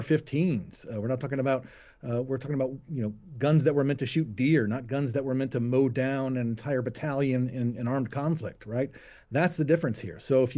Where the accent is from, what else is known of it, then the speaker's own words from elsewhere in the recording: the South, United States; As for gun control, I grew up in the South.